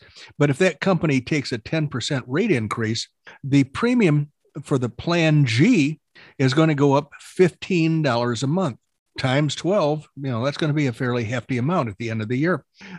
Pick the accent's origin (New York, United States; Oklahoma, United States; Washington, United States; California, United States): Oklahoma, United States; I'm from Oklahoma, and they sent me one, even though I don't live there.